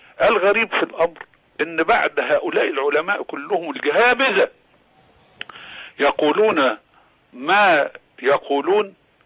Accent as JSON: {"language": "Arabic", "town": "Alexandria", "region": "Alexandria Governorate", "country": "Egypt", "said": "أنا من الإسكندرية وأعرف من هو"}